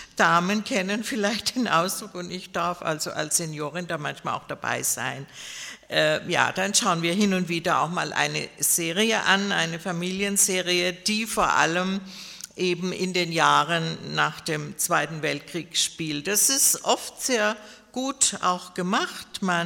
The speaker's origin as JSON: {"language": "German", "town": "Pforzheim", "region": "Baden-Württemberg", "country": "Germany", "tie": "born there", "said": "ich bin in Pforzheim geboren, das ist in Baden-Württemberg und liegt zwischen Karlsruhe und Stuttgart, näher an Karlsruhe."}